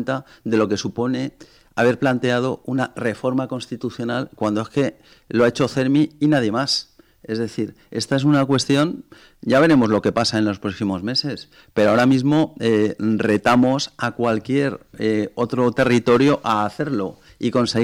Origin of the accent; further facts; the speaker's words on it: Valencian Community, Spain; tenemos que hacerlo por esa doble perspectiva, como valencianos y desde luego por la utilidad social.